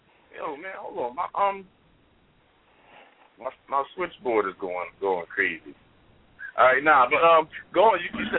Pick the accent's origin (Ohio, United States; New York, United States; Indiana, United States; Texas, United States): Ohio, United States; Columbus; I'm from Columbus, Ohio, from the capital. I'm from the capital.